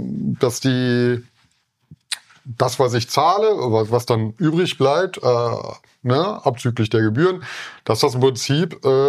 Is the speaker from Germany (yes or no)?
yes; East Germany, Germany; Also wenn ich jetzt an meine Kindheit in der DDR zum Beispiel zurückdenke